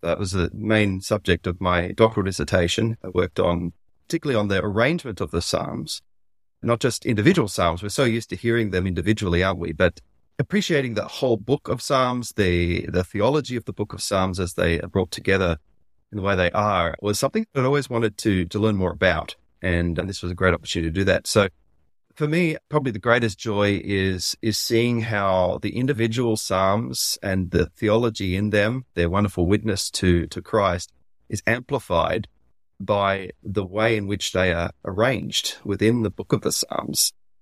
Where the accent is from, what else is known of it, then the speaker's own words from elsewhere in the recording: Melbourne, Victoria, Australia; Australia, of course. I grew up in Melbourne, actually. Melbourne, Australia, which is at the very southern point of the main continent of Australia.